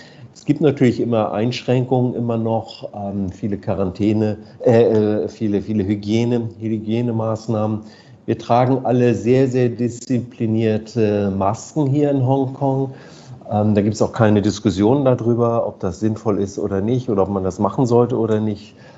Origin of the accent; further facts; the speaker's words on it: Hamburg, Germany; ich komme aus Hamburg